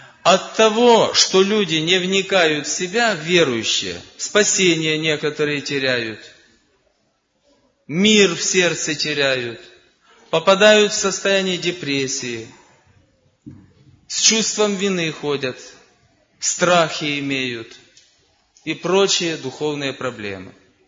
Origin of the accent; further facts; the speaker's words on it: Verkhnodniprovsk, Dnipropetrovsk Oblast, Ukraine; я с Украины. Там есть у нас город Верхнеднепровск в Днепропетровской области. Небольшой город, 20 тысяч населения.